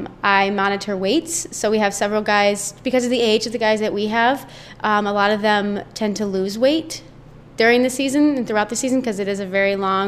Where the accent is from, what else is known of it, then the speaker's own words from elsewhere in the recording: Lansing, Michigan, United States; One of the best things is that I am from the Lansing area